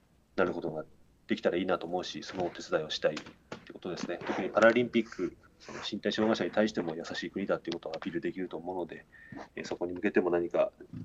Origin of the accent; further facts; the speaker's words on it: Koriyama, Fukushima, Japan; 僕は郡山市の御代田町出身なんでね、御代田町の大自然の中で遊んだりとか、あとは近所にカルチャーパークっていう遊園地があったんで、そこにもよく行ったりしてました。